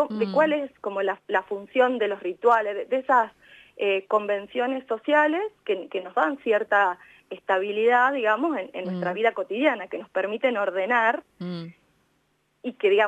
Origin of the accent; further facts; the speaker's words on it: La Pampa, Argentina; yo misma soy de La Pampa y me voy a pasar una de las fiestas a La Pampa siempre.